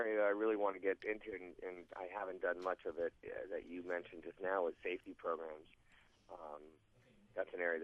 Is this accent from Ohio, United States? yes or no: no; California, United States; accent: Southern California; You probably recognize my accent because I'm from South California.